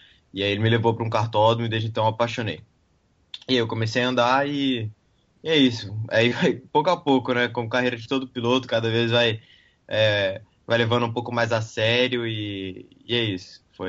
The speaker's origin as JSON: {"language": "Portuguese", "town": "Belo Horizonte", "region": "Minas Gerais", "country": "Brazil", "tie": "born or raised there", "said": "eu sou de Belo Horizonte, eu também comecei a correr em Belo Horizonte, tudo, vivi toda, praticamente toda a minha infância lá."}